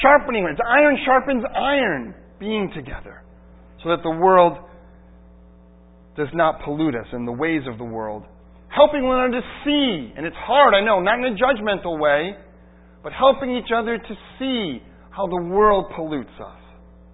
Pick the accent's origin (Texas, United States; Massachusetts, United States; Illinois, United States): Massachusetts, United States; Holliston; I mean, I grew up in Holliston, as you know. Moved here when I was 5 years old.